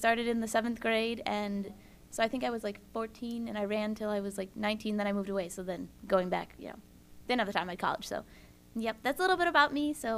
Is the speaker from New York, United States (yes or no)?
yes; Utica, New York, United States; moved away as an adult; the Boilermaker is a race in Utica, New York, and I'm from Utica.